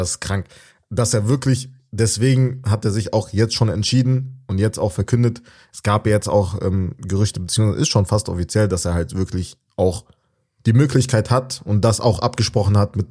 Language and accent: German; Tunisia; weil ich komme aus Tunesien